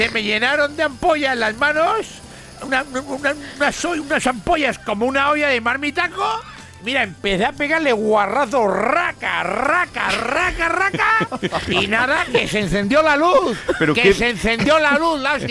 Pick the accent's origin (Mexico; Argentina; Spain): Spain; Bilbao, Basque Country; ¿Qué papel voy a tener si soy de Bilbao, la hostia?